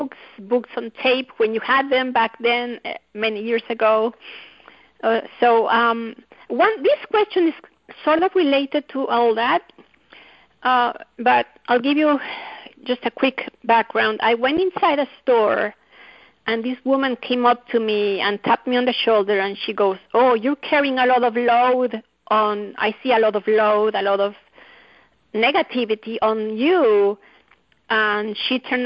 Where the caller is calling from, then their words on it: Fort Lauderdale, Florida, United States; I'm calling you from South Florida, from the Fort Lauderdale area.